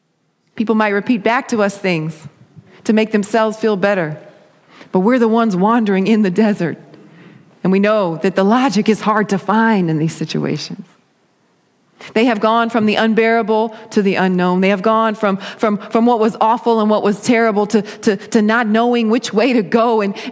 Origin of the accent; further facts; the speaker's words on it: Georgia, United States; Now, y'all, I'm from Georgia. If there's sidewalks in it, it's not woods.